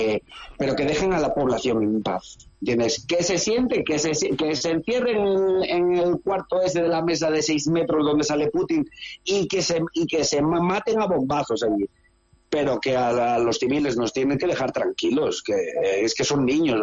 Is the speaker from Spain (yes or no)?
yes; Langreo, Asturias, Spain; now in Vinnytsia, Ukraine; yo también soy un humilde ciudadano de provincias, que soy de Asturias.